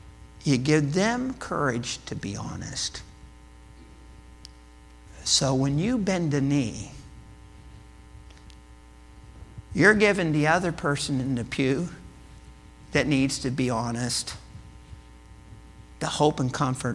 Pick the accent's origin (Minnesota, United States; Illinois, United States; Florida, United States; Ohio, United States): Florida, United States; And I'm from Florida, okay? So I like swimming.